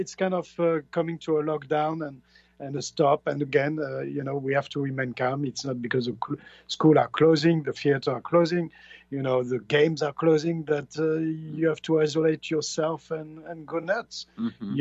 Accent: France; They are contemplating doing that in France next, because France, my home country, is a total mess.

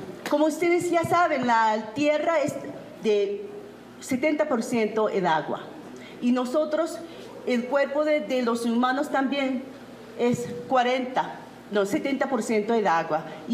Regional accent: Tokyo, Japan; Spanish is a second language; vine de Tokio, Japón. Mi español no es tan bueno, pero voy a intentar de explicar y hablar en español.

